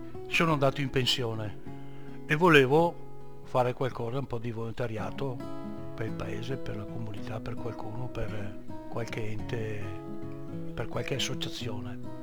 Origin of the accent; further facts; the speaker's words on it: Villaverla, Veneto, Italy; born there; sono nato a Villavella il 4/4 del 1960, abitante a Villavella.